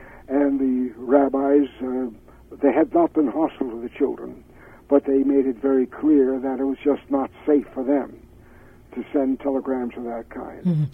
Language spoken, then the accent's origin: English; New York City, New York, United States; I was a New Yorker for 35 years. I was born in New York City.